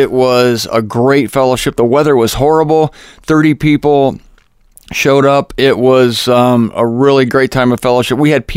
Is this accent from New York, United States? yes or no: no; Ohio, United States; Was anybody here from Ohio? Oh, yeah, me. I'm from Ohio, and I was here.